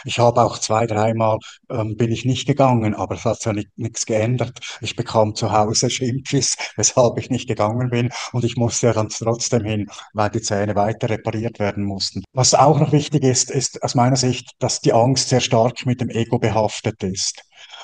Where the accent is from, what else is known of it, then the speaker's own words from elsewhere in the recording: Central Switzerland, Switzerland; Und ich bin in der Innerschweiz aufgewachsen und dort gibt es dann die Gruselfiguren der Fasnacht.